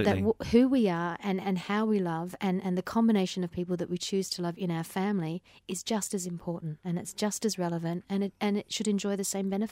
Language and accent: English; Perth, Western Australia, Australia; now in Melbourne, Australia; And yet I'm originally, you know, I'm originally from Perth